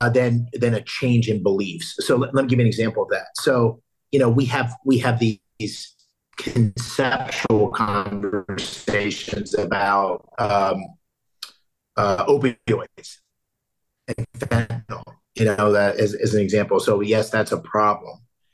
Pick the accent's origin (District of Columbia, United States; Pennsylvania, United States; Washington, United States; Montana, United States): Pennsylvania, United States; moved away; I left, I guess, 40 years ago from my hometown. I've been back to Pennsylvania many times since.